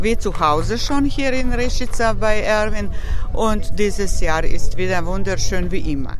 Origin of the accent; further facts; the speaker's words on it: Vukovar, Vukovar-Srem County, Croatia; Ich bin Vertreterin der deutschen Minderheit in unserer Gespanschaft Vukovar-Srem. Wir kommen aus Stadt Vukovar, liegt an der Donau